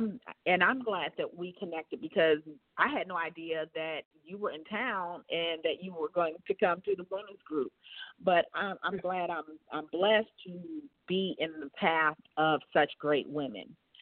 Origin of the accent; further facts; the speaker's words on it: Newport News, Virginia, United States; now in Charlotte, United States; Well, I am originally from the Hampton, Newport News area of Virginia. And I came to Charlotte about 13 years ago.